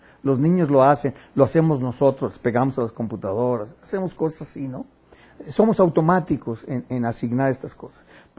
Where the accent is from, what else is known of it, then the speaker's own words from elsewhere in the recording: Mexico; Bueno, yo empiezo a ser buen mexicano